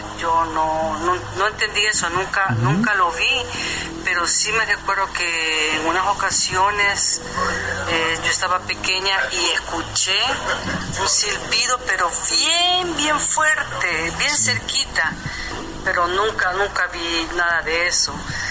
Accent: El Salvador; now in Tampa, United States; yo soy originaria de El Salvador.

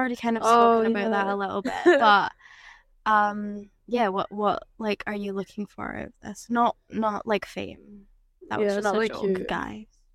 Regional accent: Glasgow, Scotland, United Kingdom; I'm from the South Side, but I can't say that there's... Well, I don't know. Haven't lived there in a while.

